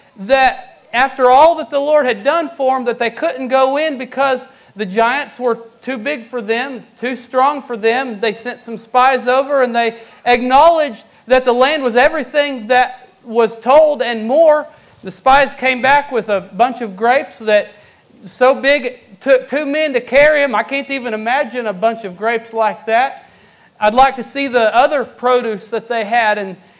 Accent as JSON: {"language": "English", "town": "Junction City", "region": "Kentucky", "country": "United States", "said": "from Junction City, Kentucky."}